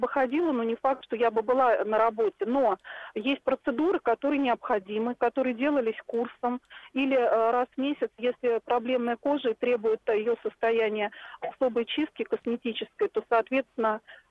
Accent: Moscow, Russia; Я москвичка.

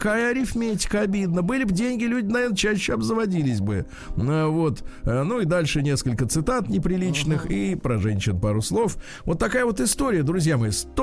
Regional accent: Moscow, Russia; Это при том, что я москвич. Я родился в Москве.

